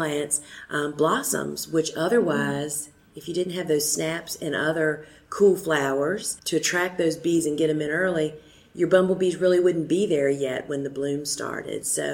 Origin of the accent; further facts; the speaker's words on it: Virginia, United States; I'm from Southeastern Virginia, even though I sound like I'm from Georgia.